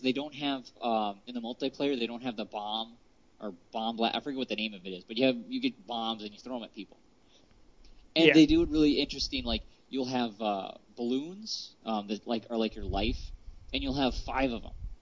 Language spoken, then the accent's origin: English; Minnesota, United States; accent: Minnesota; And I hope everyone could understand my harsh Minnesota accent that I seem to have gained again since coming home.